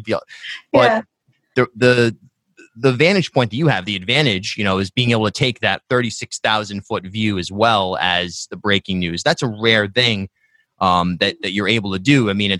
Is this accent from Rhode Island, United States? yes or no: yes; Rhode Island, United States; born or raised there